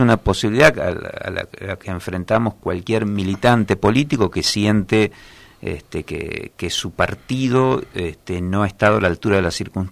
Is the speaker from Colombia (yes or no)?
no; General Madariaga, Buenos Aires Province, Argentina; de mi pueblo natal, de Madariaga, me sentí decepcionado